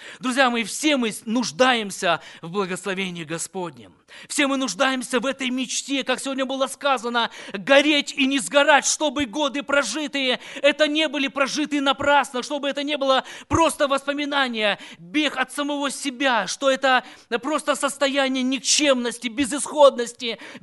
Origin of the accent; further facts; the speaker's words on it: Sochi, Krasnodar Krai, Russia; Друзья мои, мой родной город – это город Сочи. Сибирь – это просто что-то далекое было для меня.